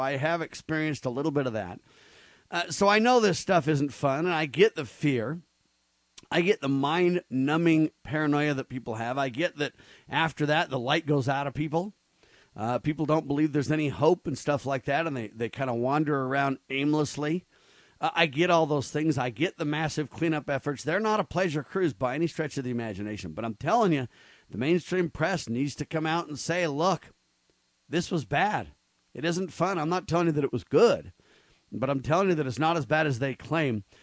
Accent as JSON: {"language": "English", "region": "California", "country": "United States", "tie": "born or raised there", "said": "I grew up in California. I've experienced several earthquakes."}